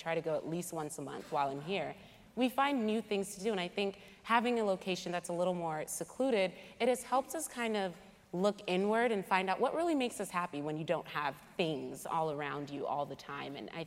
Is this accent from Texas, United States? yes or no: no; Brooklyn, New York, United States; now in Long Island, United States; I'm from Brooklyn originally. I live on Long Island now, so I'm kind of used to a bit of a faster pace than Ithaca offers.